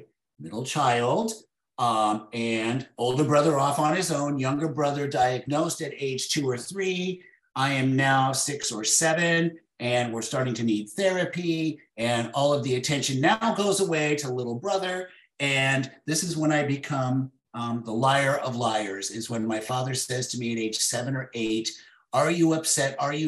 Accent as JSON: {"language": "English", "country": "United States", "said": "They met in Los Angeles. And I like to say that I'm American made with foreign components."}